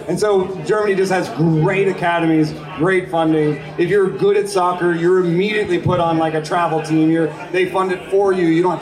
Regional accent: Jamaica; born there; also born or lived in Hamburg; I was born in Jamaica. I didn't see any baseball there. I went to Germany. My mom married an American.

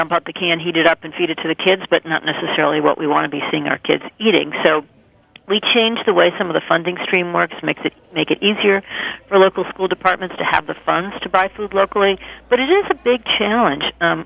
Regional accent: Minnesota, United States; born or raised there

